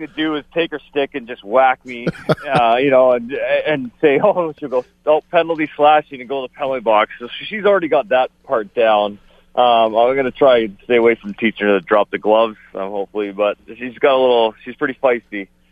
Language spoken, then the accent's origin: English; Winnipeg, Manitoba, Canada; I love growing up in Garden City. It's, you know, I always tell everyone, I'm a North End Winnipeg boy, and just growing up on the outdoor rinks in Winnipeg, and you know, you don't get that anywhere else.